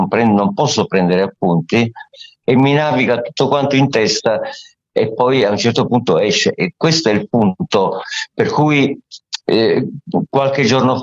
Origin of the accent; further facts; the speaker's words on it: Cosenza, Calabria, Italy; now in Milan, Italy; Io vivo a Milano, ma sono calabrese.